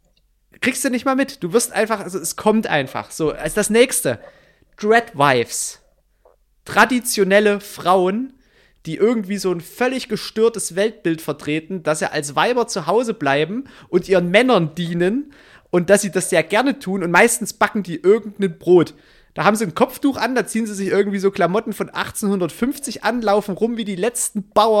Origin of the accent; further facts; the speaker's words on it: East Germany, Germany; Wo ich mir so als Ossi denke